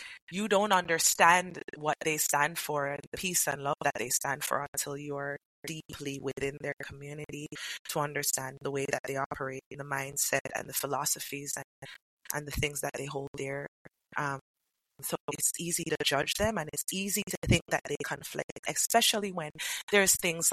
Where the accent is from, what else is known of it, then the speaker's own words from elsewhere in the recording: Jamaica; And so when I moved from the countryside of Jamaica, where I was really brough